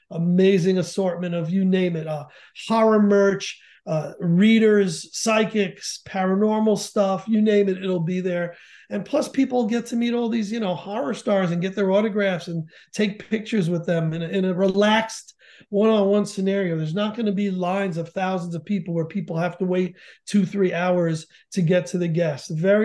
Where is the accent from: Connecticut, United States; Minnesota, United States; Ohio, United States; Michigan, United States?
Connecticut, United States; I wanted A, that it have something to do with Connecticut, my home state, and B, that it be true.